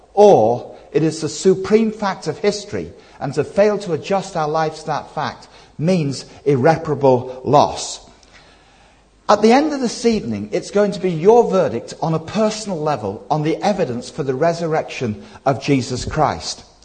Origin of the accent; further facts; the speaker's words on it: Leeds, Yorkshire and the Humber, United Kingdom; moved away; I'm originally from Leeds, okay, but I've lived over here some 36 years.